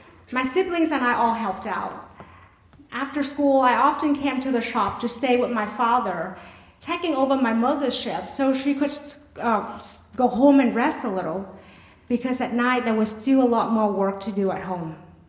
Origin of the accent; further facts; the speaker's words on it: Vietnam; now in United States; Growing up in Vietnam, I didn't even know what a lawn was. I thought of grass only as weeds. In Vietnamese, grass and weeds are called the same thing.